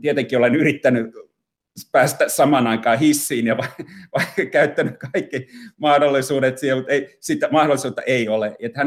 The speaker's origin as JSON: {"language": "Finnish", "town": "Luumäki", "region": "South Karelia", "country": "Finland", "tie": "born or raised there", "also_born_or_lived": "North Savo", "said": "Tulen Luumäeltä, Kaakkois-Suomesta, Etelä-Karjalasta. Siellä kävin koulut. Olen syntynyt Pohjois-Savossa, että me vähän oltiin tällainen kiertolaisporukka, meidän perhe."}